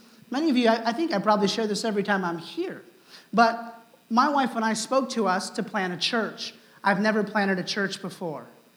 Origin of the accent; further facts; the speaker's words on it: Oregon, United States; Listen, I'm from Oregon.